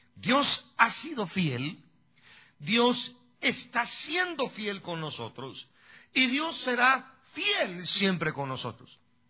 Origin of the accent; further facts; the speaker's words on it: Guatemala; en mi país, me siento orgulloso de ser guatemalteco